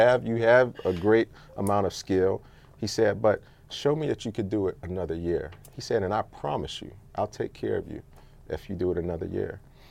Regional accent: Pittsburgh, Pennsylvania, United States; because I'm from Pittsburgh

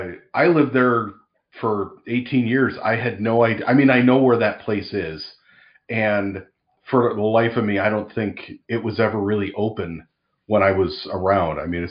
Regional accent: LaSalle, Illinois, United States; God, I wasted my youth growing up in the States and Irish.

